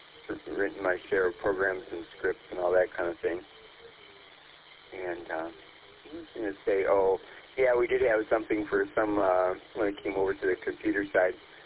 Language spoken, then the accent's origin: English; Detroit, Michigan, United States; now in Roseville, United States; I've lived here since 1988, but I grew up in Detroit, 7 and Chainer area. I'm an East Sider